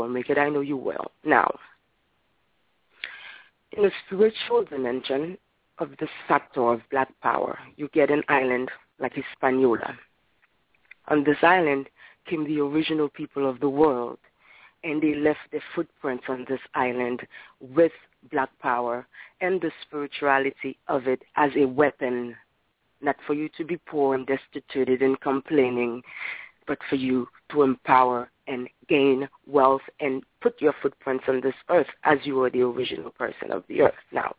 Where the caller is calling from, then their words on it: Brooklyn, New York, United States; from Brooklyn.